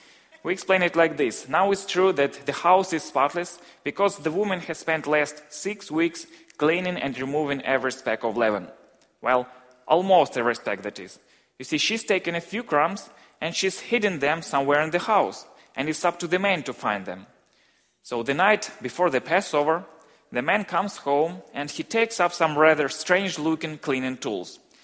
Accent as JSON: {"language": "English", "country": "Ukraine", "said": "My wife Inessa and I came all the way from Ukraine. She's not here at the moment, but she's also in the States. We're here just for about 1 month, and in mid-April, we're going back to Ukraine."}